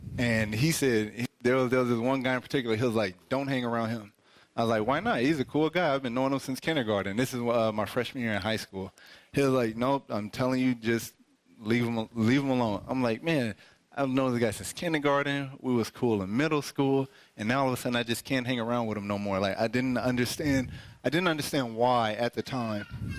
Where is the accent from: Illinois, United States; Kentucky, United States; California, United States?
California, United States; Pomona; I'm not overly familiar with this area. I grew up in Pomona, California.